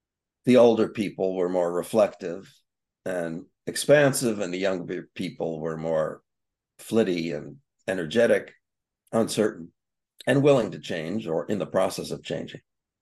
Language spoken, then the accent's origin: English; East Coast, United States; now in West Coast, United States; I'm on the West Coast now. It's interesting. I grew up on the East Coast